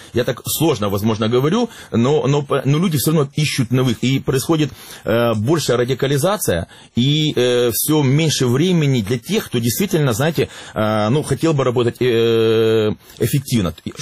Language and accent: Russian; Mykolaiv, Mykolaiv Oblast, Ukraine; Я как уроженец Николаева говорю сказать